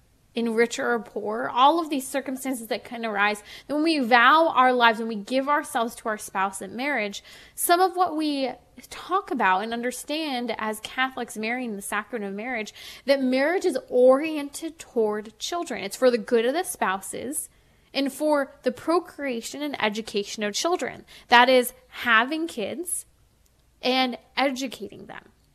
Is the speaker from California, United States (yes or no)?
yes; Lake Arrowhead, California, United States; I grew up in Lake Arrowhead and Running Springs.